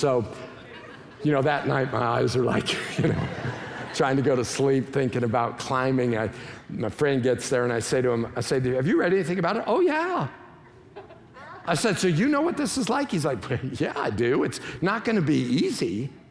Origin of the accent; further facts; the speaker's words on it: Colorado, United States; I'm from Colorado, and so over the course of my lifetime, I've climbed several 14ers.